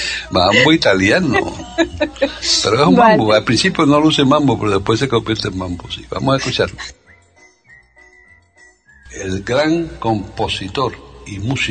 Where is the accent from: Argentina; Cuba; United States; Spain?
Cuba; Bueno, yo como soy cubano, hay aires que me gustan más que otros